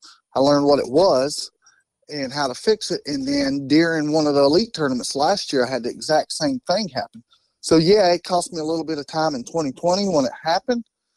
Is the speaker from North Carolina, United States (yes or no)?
yes; North Carolina, United States; so I grew up on Lake Wylie.